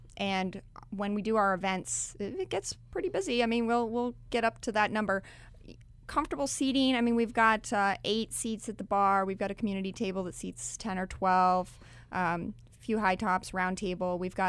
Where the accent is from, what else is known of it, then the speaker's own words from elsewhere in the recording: Oregon, United States; now in Roseburg, United States; And I grew up in Southern Oregon, so I knew about Roseburg. We came up here, fell in love with the community.